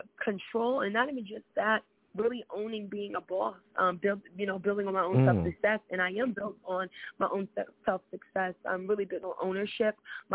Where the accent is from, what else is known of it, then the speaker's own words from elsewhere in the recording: East Coast, United States; I'm from the East Coast, so, I got to represent that.